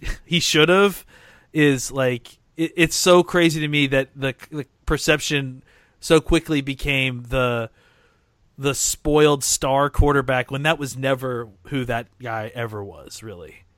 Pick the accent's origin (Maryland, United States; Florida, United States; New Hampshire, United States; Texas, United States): Texas, United States; Dallas; I mean, I'm from Dallas. So, like, I remember talking to my grandfather